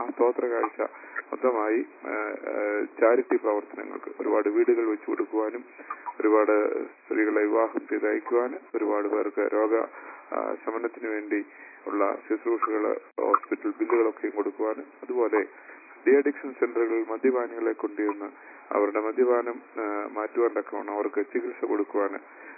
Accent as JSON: {"language": "Malayalam", "town": "Pathanamthitta", "region": "Kerala", "country": "India", "tie": "born or raised there", "said": "ഞാൻ പത്തനംതിട്ട സ്വദേശിയാണ് എന്ന് എന്നെ ഇൻട്രൊഡ്യൂസ് ചെയ്തു."}